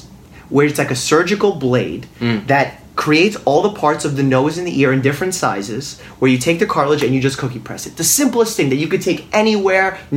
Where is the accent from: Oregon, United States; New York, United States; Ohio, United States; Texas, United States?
New York, United States; Brooklyn; accent: Brooklyn; Well, so they kept making fun of my accent, number one, because I think I have a little Brooklyn thing.